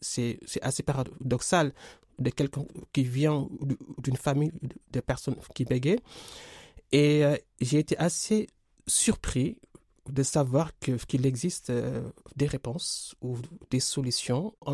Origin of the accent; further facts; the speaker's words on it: Senegal; Comme je l'ai précisé en introduction, je viens du Sénégal.